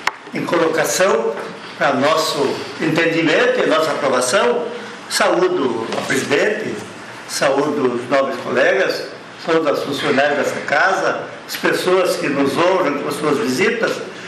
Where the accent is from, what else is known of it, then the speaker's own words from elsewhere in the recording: Rio Grande do Sul, Brazil; porque nós somos gaúchos, né?